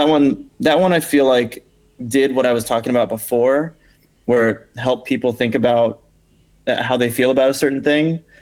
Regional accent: California, United States; I'm not an immigrant. I grew up in California.

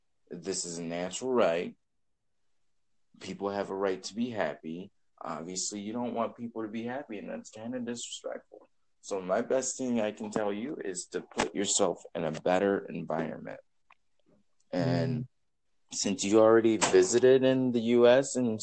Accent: New York, United States; I'm actually from New York State in America.

